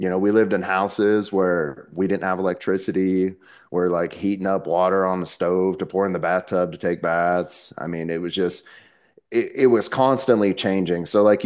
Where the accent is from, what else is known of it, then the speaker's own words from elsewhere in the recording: Las Vegas, Nevada, United States; also born or lived in New Jersey; So when I was born in New Jersey. When I was around 5 or 6 years old, my mom's loaded us up, all of us kids, up out of our bedroom window and loaded us in the bed of a pickup truck, and we moved to Las Vegas.